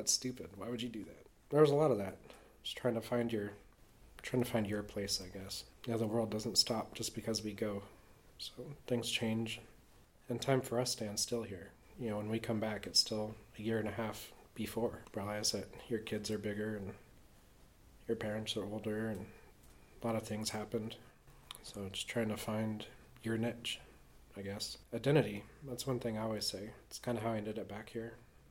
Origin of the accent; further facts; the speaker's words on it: United States; Being an American, pretty much anywhere in the world opens you up to the type of racism, I think.